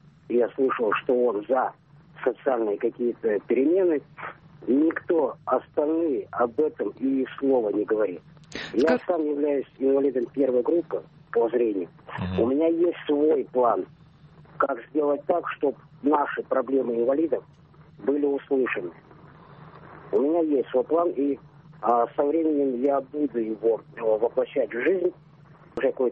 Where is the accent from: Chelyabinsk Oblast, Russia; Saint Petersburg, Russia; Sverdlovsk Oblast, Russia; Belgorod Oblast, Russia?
Chelyabinsk Oblast, Russia; Kopeysk; город Копейск, Челябинской области.